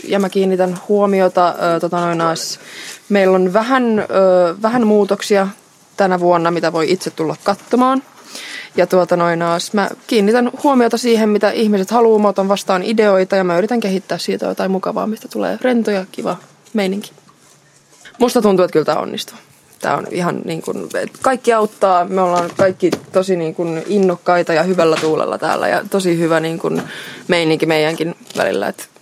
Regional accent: Karjaa, Uusimaa, Finland; Mä oon Karjaalta.

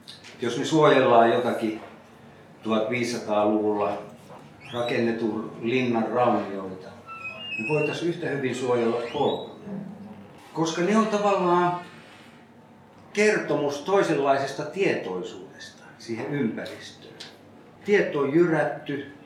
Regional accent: Oulu, North Ostrobothnia, Finland; now in Karjalohja, Finland; Minä olen Pohjois-Suomesta Oulusta kotoisin ja muuttanut Karjalohjalle 88 vuonna.

